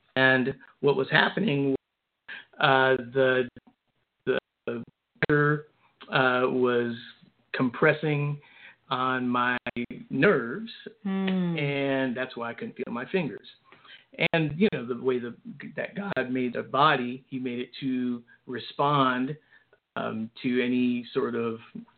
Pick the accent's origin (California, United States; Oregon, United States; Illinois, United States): California, United States; San Francisco; And, you know, just growing up in San Francisco, biculturally, had to struggle with identity, believe it or not.